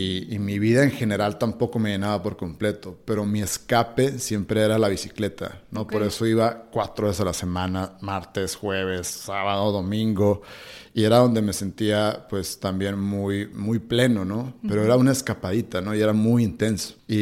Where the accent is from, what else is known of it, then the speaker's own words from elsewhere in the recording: Hermosillo, Sonora, Mexico; yo soy de Hermosillo, Sonora. Actualmente tengo 33 años.